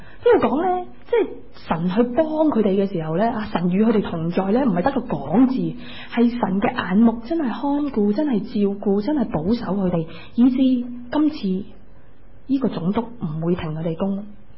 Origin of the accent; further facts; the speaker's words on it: Hong Kong; 同样今天我们香港人都面对经济的压力